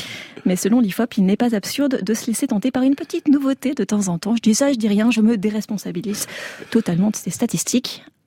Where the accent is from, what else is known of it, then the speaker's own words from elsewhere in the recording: France; on est français